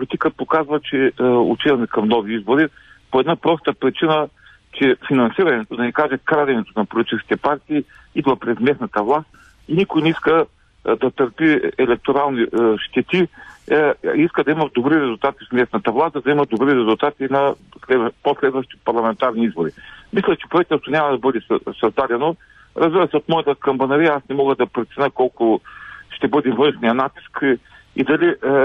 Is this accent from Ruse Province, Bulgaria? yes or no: yes; Ruse, Ruse Province, Bulgaria; съм от Русе